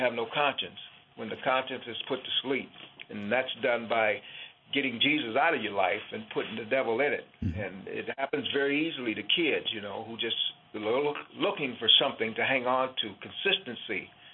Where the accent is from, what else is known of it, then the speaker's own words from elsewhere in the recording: Selma, Alabama, United States; born there; Well, yeah, I was born in Selma, Alabama. I'm 61 years old now. So in 1954, I was born in Selma, Alabama, to a faith-based family, I'm going to call it.